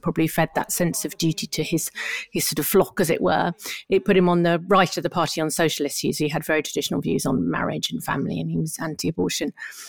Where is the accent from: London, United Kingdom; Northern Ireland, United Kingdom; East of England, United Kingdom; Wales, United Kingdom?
East of England, United Kingdom; I'm from Essex